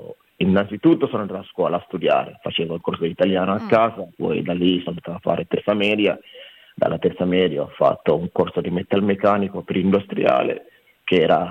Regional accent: Gambia; now in Italy; Il mio paese di origine è del Gambia.

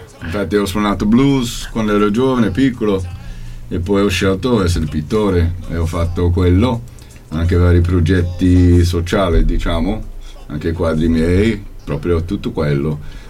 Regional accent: Atlanta, Georgia, United States; Italian is a second language; now in Perugia, Italy; No, io sono americano, da Atlanta, Georgia.

